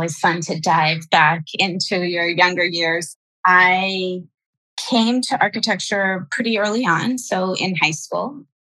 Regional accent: Delaware, United States; I grew up in Delaware, On the East Coast, in a small beach town in Delaware, so the bottom of it. My parents were actually originally from DC, not too far away

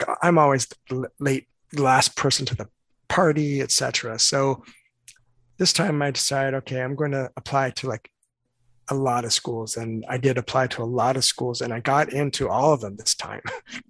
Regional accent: California, United States; I grew up in Southern California, and at that time, there were three schools to go to in California, because I was California born and raised.

